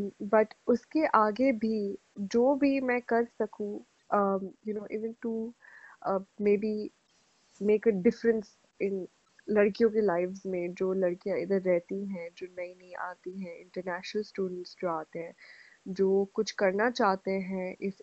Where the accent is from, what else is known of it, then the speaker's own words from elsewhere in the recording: Pune, Maharashtra, India; now in Australia; मैं पुणे से हूँ, सो मुंबई ज़्यादा दूर नहीं है